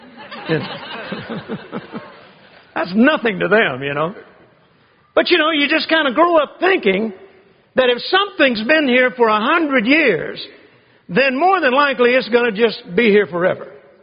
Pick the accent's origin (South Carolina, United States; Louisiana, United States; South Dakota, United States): Louisiana, United States; Shreveport; also born or lived in Vicksburg; I was born in 1946 in Mississippi, Vicksburg, Mississippi. My dad worked for General Motors all of my young life. He was a paint and body man. He moved us to Shreveport, Louisiana in 1951.